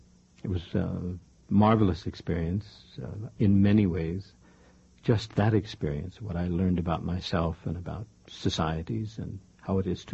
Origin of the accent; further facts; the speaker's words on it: Sacramento, California, United States; also born or lived in Pittsburgh, Pennsylvania; Pittsburgh, Pennsylvania, until I was about 15, and then Sacramento, California.